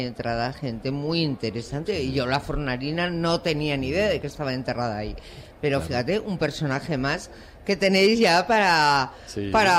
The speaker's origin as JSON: {"language": "Spanish", "town": "Bilbao", "region": "Basque Country", "country": "Spain", "said": "que se note que soy de Bilbao."}